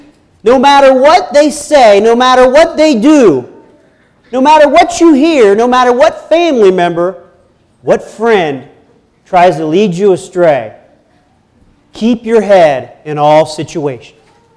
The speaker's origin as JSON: {"language": "English", "town": "Barnesville", "country": "United States", "said": "I'm from Barnesville."}